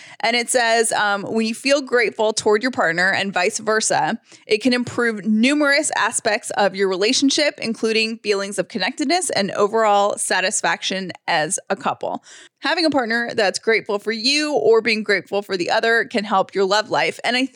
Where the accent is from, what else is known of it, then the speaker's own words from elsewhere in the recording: Atlanta, Georgia, United States; I grew up in Atlanta and we all hung out at West Paces.